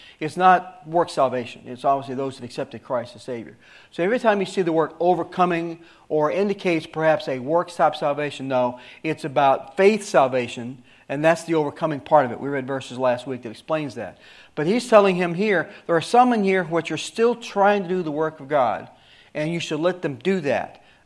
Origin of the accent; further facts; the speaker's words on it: the South, United States; I'm from the South. I got to be careful. I got to use big words. Y'all.